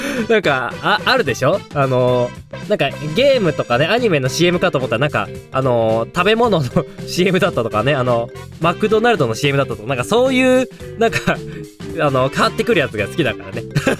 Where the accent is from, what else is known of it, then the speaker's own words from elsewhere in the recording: Hokkaido, Japan; 私がね、北国育ち、北海道生まれ、北海道育ちでございますからね。